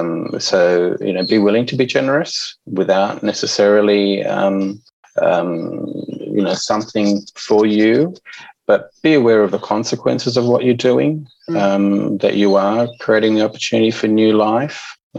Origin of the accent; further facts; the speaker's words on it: Australia; born there; Even though I was born in Australia, I get asked the question, where are you from? And I make reference to the name of the hospital that I was born